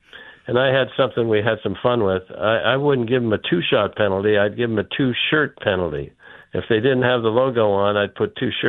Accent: Erie, Pennsylvania, United States; up in my hometown of Erie, Pennsylvania.

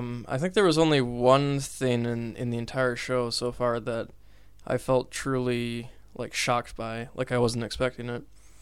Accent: Wisconsin, United States; know, like Milwaukee, basically, in Wisconsin, or Chicago. So Chicago's like a 3-hour drive away from my hometown.

